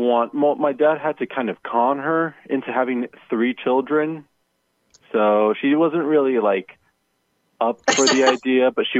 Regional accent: United States; born there; I was born in America, in the United States.

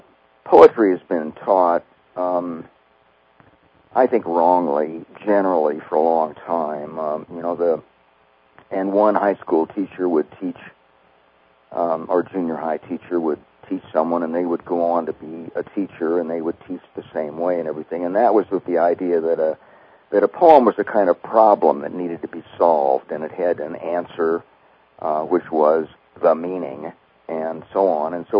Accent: Ames, Iowa, United States; And I was living in my hometown of Ames, Iowa, which was a very white bread sort of place, you know, in many ways

